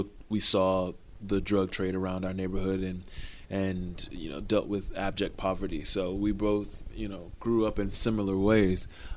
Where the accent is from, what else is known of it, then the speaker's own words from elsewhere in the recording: Miami, Florida, United States; I sort of got down, I thought, got down as much of the feeling of growing up in Liberty City in Miami as possible, and then kind of left it.